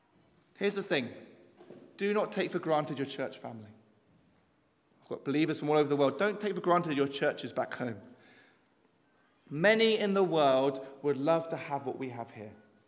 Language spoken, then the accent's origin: English; London, United Kingdom; And I'll show them how gangster I was from London, obviously.